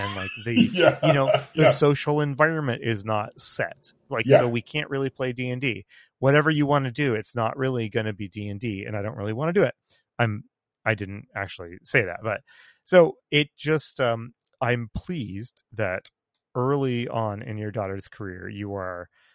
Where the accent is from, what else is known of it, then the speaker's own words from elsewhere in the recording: San Diego, California, United States; I grew up in San Diego, so I was always going to see the Blue Angels.